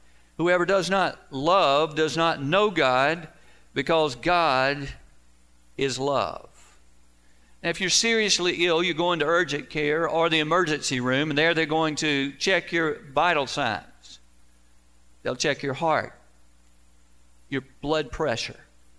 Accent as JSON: {"language": "English", "town": "Augusta", "region": "Georgia", "country": "United States", "tie": "born there", "said": "When I was born in University Hospital in Augusta, Georgia, I was born to a natural family"}